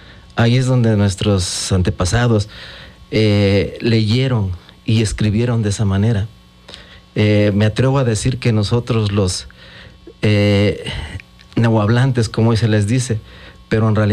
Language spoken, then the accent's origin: Spanish; Mexico; Nuestra lengua mexicana, sí. Porque somos mexicas, entonces nuestra lengua es el mexicano.